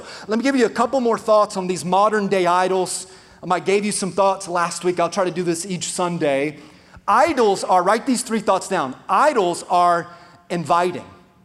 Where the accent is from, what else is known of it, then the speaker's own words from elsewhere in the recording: Florida, United States; Now, thankfully, we grew up in South Florida, so there wasn't a lot of cold winter mornings